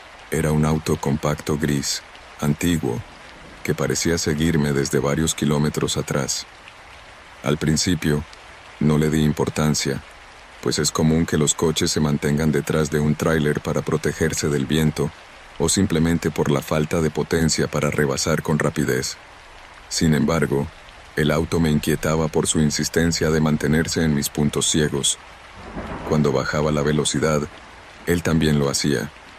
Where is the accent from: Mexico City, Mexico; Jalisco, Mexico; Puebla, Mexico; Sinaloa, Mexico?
Sinaloa, Mexico; Culiacán; Soy originario de Culiacán, Sinaloa, y desde hace 16 años me dedico a la conducción de tráileres de carga por todo el territorio mexicano.